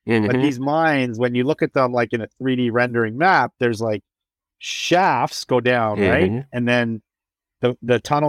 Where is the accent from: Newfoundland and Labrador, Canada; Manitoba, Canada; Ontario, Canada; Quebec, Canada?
Ontario, Canada; Niagara-on-the-Lake; I grew up in Niagara on the Lake, Ontario, which is like near Buffalo, Niagara Falls, that area.